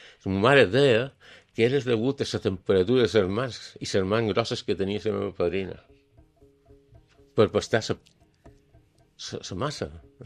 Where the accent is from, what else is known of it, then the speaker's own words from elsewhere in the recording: Palma, Balearic Islands, Spain; born there; 2 anys vaig néixer jo, a Santa Catalina, no hi havia Sondureta, no hi havia res